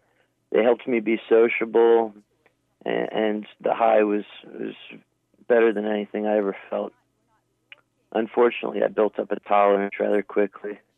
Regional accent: Doylestown, Pennsylvania, United States; also born or lived in Cleveland; I was born in Cleveland, and I moved to Doylestown, Bucks County.

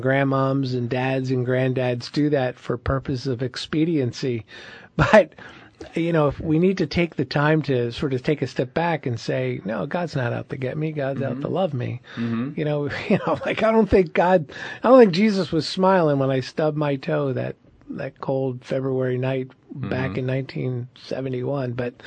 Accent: Philadelphia, Pennsylvania, United States; accent: Northeast Philadelphia; Not only do I no longer have a brogue, Dave, I've never had one. So okay. I just speak Northeast Philadelphia

